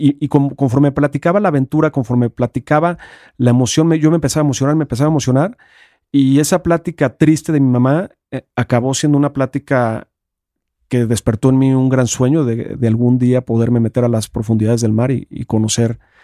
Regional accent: Guapalcalco, Hidalgo, Mexico; also born or lived in Mexico City; Yo nací aquí en la Ciudad de México en 1972 y recién nacido me fui a vivir un rancho en Hidalgo. Viví toda mi vida en un rancho en Hidalgo, en un pueblo muy pequeñito llamado Guapalcalco.

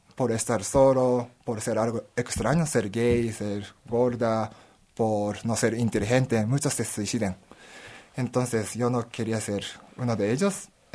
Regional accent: Japan; Spanish is a second language; now in Mexico; yo soy de Japón y tengo mis amigos de Japón

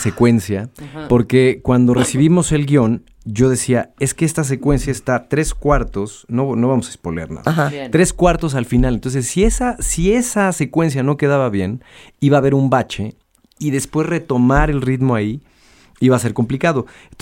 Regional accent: Mexico; Entonces nosotros como mexicanos creo que también tenemos la obligación de contar historias

